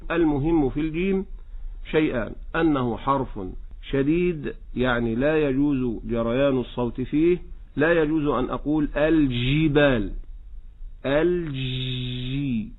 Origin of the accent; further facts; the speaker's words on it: Egypt; accent: Egyptian; هذه مشكلة كبيرة عندنا في لهجتنا المصرية